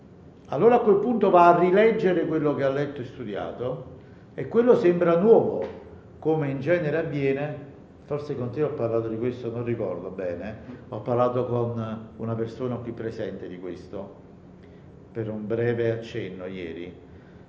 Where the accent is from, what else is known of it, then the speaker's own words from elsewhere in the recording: Naples, Campania, Italy; essendo io napoletano la cosa mi colpiva